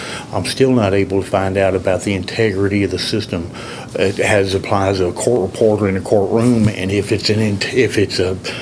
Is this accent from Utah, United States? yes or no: no; Dallas, Texas, United States; I'm from Dallas, Texas. Here I am in Austin, Texas